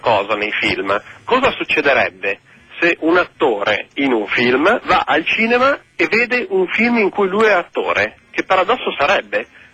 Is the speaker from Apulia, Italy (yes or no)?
no; Milan, Lombardy, Italy; ma si sente che sono di Milano?